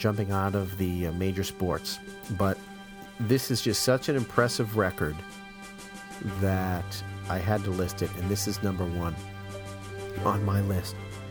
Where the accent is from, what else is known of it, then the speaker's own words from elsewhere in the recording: New England, United States; And, you know, I grew up in New England, and I wasn't a big boater, but I like boats.